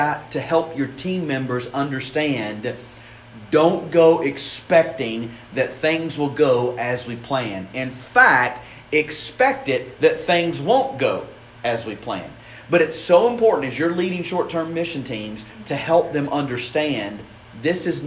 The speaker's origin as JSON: {"language": "English", "region": "Tennessee", "country": "United States", "tie": "born or raised there", "lives_now": "Louisville, United States", "said": "I grew up in Tennessee, and you say, boy, you are sharp."}